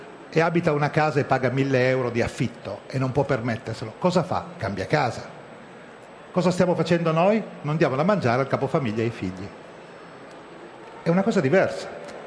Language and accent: Italian; Cuneo, Piedmont, Italy; Ripeto, sono di Cuneo.